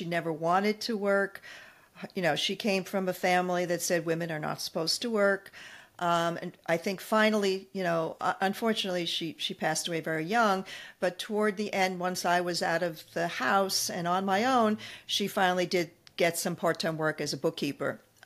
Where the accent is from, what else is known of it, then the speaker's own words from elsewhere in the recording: New York, United States; accent: Long Island; I did not grow up in the city. I grew up on Long Island. So that's where my accent comes from.